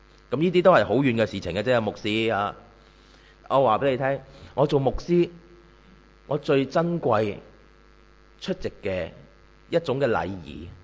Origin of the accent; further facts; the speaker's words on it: China; 我哋中國人